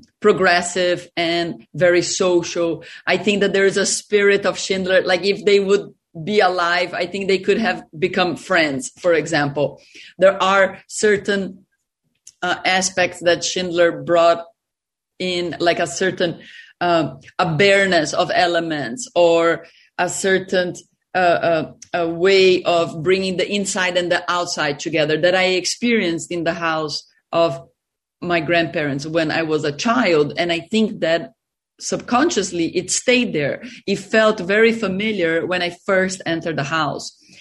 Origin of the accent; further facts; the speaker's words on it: Brazil; So my grandparents came from Germany, they moved to Brazil. I was born and raised in Brazil.